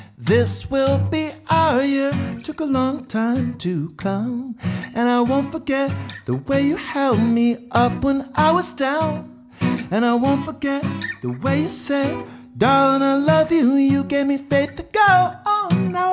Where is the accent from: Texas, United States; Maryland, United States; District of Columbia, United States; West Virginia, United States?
District of Columbia, United States; Washington; I grew up in Washington, D.C., in the punk rock scene there